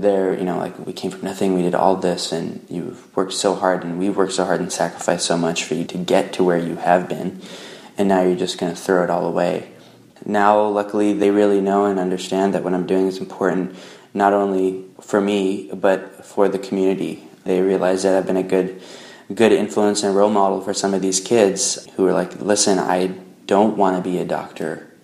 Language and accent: English; Michigan, United States; born there; I mean, I'm an American citizen. I was born in Michigan and all that good stuff.